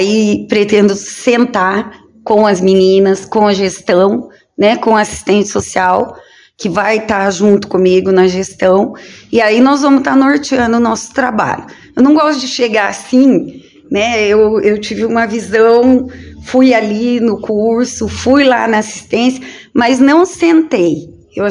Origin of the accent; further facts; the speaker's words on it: Bandeirantes, Paraná, Brazil; Eu sou daqui de Bandeirantes, moro aqui, trabalhei no estado por 9 anos.